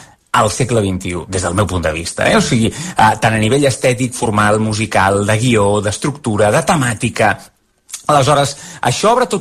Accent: Olot, Catalonia, Spain; I anava per Olot, som d'Olot

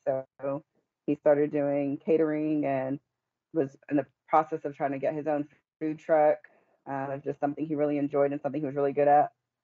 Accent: Killeen, Texas, United States; We grew up here in Killeen, Texas.

